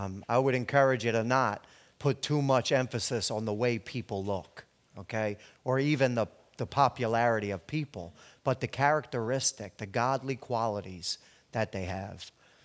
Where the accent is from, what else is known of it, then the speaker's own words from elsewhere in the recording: New Jersey, United States; accent: New Jersey; So for the sake of my New Jersey accent, we're going to go with Elijah and Elisha, okay?